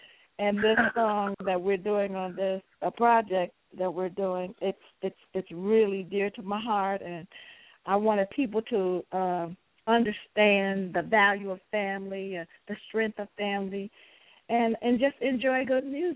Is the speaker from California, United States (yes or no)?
no; Joliet, Illinois, United States; born there; I was born in Joliet, but right in the middle of the house era in Chicago.